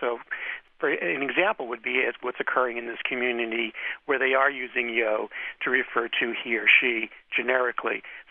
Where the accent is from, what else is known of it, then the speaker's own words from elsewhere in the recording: New Jersey, United States; you mentioned you're from New Jersey, I'm from New Jersey also